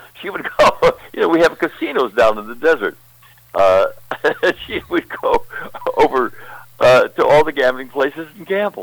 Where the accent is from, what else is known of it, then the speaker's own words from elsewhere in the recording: West Virginia, United States; I'm from West Virginia, by the way.